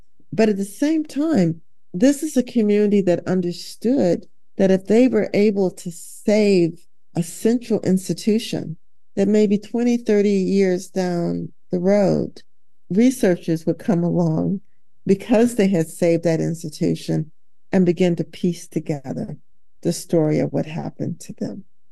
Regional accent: Michigan, United States; I'm not from Bethesda. I'm actually from Michigan.

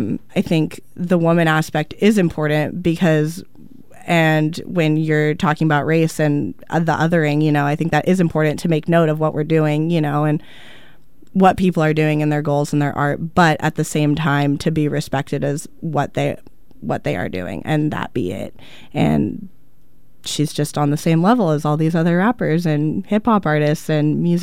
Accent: Los Angeles, California, United States; now in Portland, United States; I am not from Portland. I got a scholarship to school up here a long time ago, so I've lived up here for 7 years. I don't really plan on leaving for a while. I love it here. I'm originally from LA.

